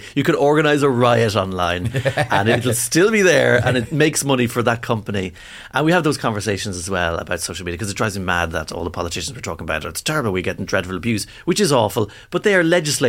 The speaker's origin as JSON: {"language": "English", "town": "Monaghan", "region": "Ulster", "country": "Ireland", "said": "I'm from Monaghan, so we see the north."}